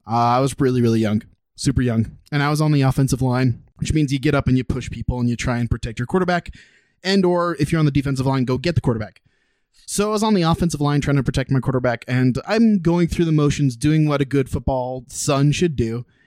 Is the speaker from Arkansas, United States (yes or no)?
no; Utah, United States; I also was raised in Southern Utah. I never bounced around. I was born and raised in the Red Desert.